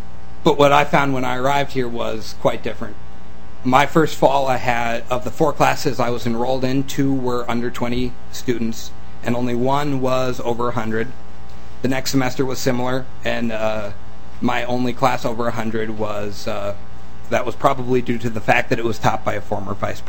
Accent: Grand Rapids, Minnesota, United States; also born or lived in St. Paul, United States; I was born in St. Paul, raised in Grand Rapids, Minnesota, which is where I call home.

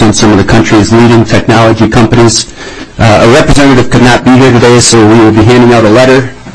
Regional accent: Minnesota, United States; I was born and raised and educated in Senate District 28, which is comprised of the two greatest house districts in the state of Minnesota.

